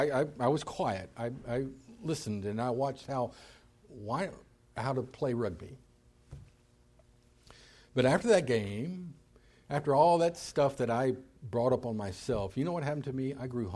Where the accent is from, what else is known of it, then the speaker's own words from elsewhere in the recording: Texas, United States; Where are you from? And I'm from Texas.